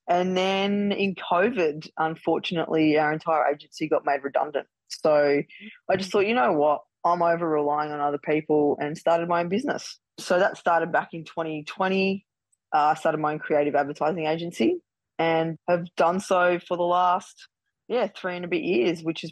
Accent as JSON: {"language": "English", "town": "Melbourne", "region": "Victoria", "country": "Australia", "said": "I'm 38 years old. My partner, Paris, who's also 32, we're all from Melbourne"}